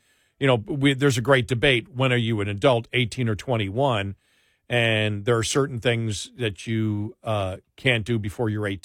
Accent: Buffalo, New York, United States; And it was snowing, and I'm dressed really warm, and I'm from Buffalo, and it was like light falling snow, and it was just perfect.

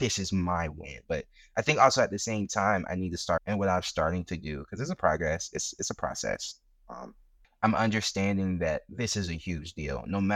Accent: Charleston, South Carolina, United States; like, my hometown, like, I'm from Charleston, and I'm not gonna hold you, like, South Carolina, Charleston is a beautiful city. I love my community in Charleston

